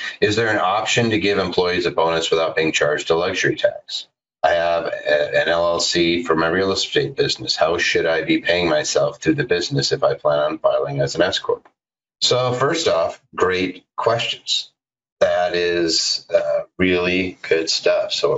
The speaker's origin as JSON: {"language": "English", "town": "Media", "region": "Pennsylvania", "country": "United States", "tie": "born or raised there", "said": "Texas, Pennsylvania, my hometown. Grew up in media."}